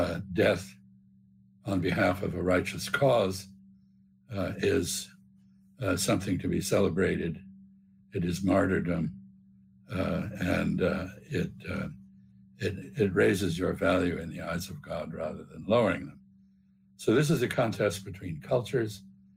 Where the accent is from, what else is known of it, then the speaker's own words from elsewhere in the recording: Bahamas; Actually, I grew up in the Bahamas. I knew lots of octopuses, and they were generally very gentle, not ferocious.